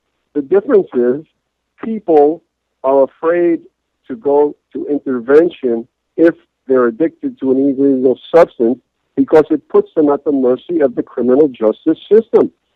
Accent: New York City, New York, United States; accent: New York; you may tell from my accent that I'm originally a New Yorker.

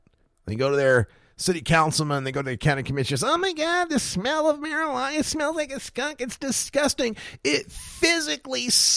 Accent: Nampa, Idaho, United States; I recall that I grew up in Nampa, Idaho, on the north side of town

